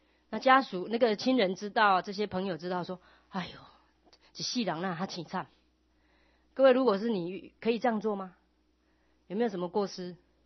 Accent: China; 当然呢，自古以来有生就有死，尤其我们中国人又是啊这个好真理之邦啊，对于这个葬礼更是啊主张厚葬。

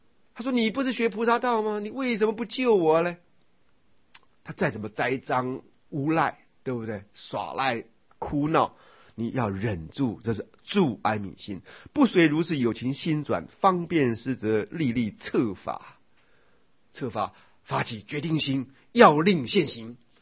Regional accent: China; 所以佛法的美好，再加上我们中国既有文化的美好，应该要相辅相成，去掉中国人过去在教育方法上不足不充分的部分

